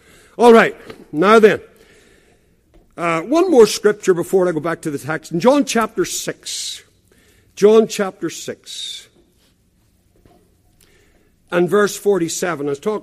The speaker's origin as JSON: {"language": "English", "region": "Northern Ireland", "country": "United Kingdom", "said": "I'm from Northern Ireland"}